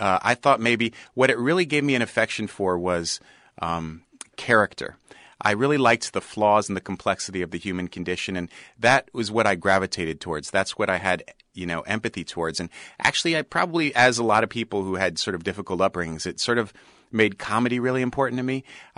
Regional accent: New York, United States; I made a drama called The Best Thief in the World about growing up in Washington Heights when I was a kid in New York.

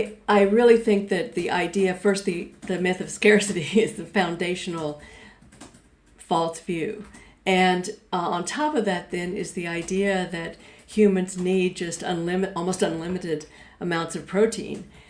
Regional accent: Fort Worth, Texas, United States; Yes, especially since I grew up in Fort Worth, Texas. Fort Worth, Texas.

